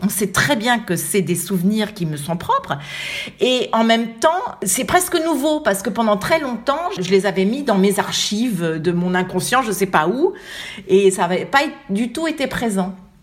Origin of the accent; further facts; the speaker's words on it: Paris, Île-de-France, France; also born or lived in Germany; moi, je ne suis pas née au Maroc. Moi, je suis née d'ailleurs en Allemagne du Nord. Je suis venue à Paris bébé. Et en fait, je me sentais française et j'ai grandi en France.